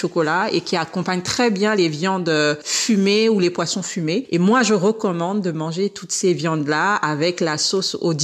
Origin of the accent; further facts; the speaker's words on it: Gabon; moi, je suis du Gabon